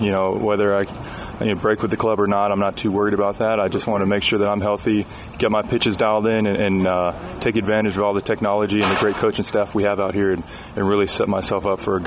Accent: Oakland, California, United States; Yeah, I was born in Berkeley. I grew up in Oakland. I grew up playing Oakland Babe Ruth down on 66th Ave in Oakland

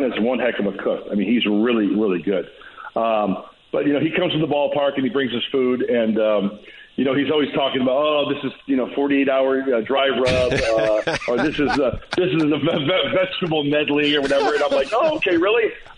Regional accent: Midwest, United States; You and I, growing up in the Midwest

